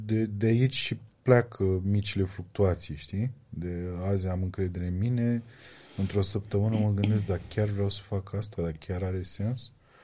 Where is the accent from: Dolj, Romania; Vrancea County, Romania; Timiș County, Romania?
Vrancea County, Romania; Focșani; Păi, eu sunt un băiat din Focșani care se miră că ni se întâmplă lucruri bune